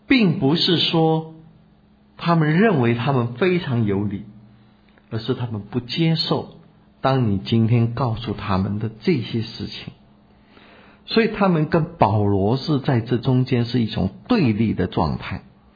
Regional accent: Fujian, China; 在我的同胞中间，我是福建人，我有机会向福建人传

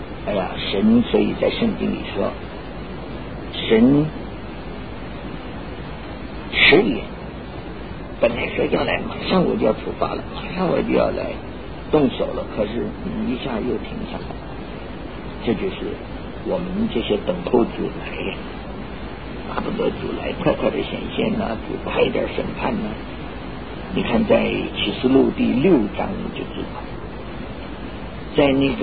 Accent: China; 我们中国人常常说，一个做母亲的打儿子，打在儿身，痛在娘心

